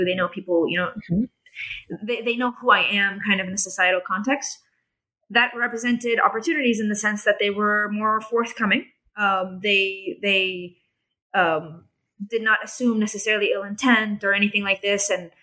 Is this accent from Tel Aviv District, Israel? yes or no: no; Jerusalem, Jerusalem District, Israel; I'm from Jerusalem. I'm part of their society.